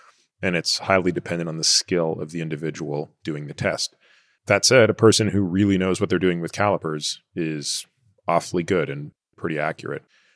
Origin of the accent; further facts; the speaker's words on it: Canada; I think the whole time I was growing up in Canada